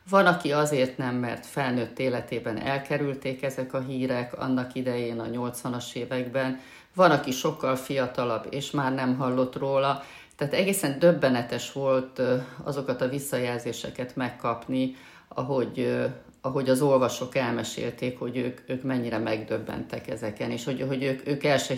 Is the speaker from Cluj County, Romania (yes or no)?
no; Miercurea Ciuc, Harghita, Romania; also born or lived in Odorheiu Secuiesc, Romania / Târgu Mureș, Romania; Székelyudvarhelyen születtem, Csíkszeredában nőttem föl, Marosvásárhelyen végeztem az egyetemet, tehát ott is már volt ez a hármasság, hogy ez a három város, amihez nyilvánvalóan kötődöm